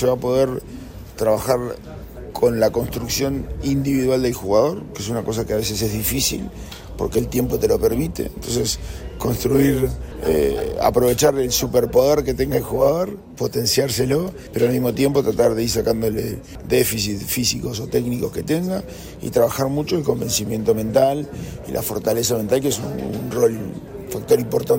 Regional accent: Uruguay; now in Chile; Como entrenador o como jugador uruguayo, veíamos que Chile tenía una cantidad de potencial

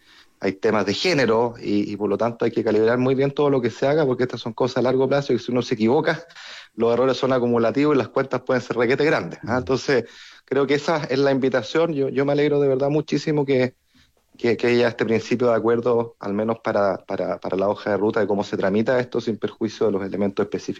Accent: Chile; creo que como chileno necesitamos

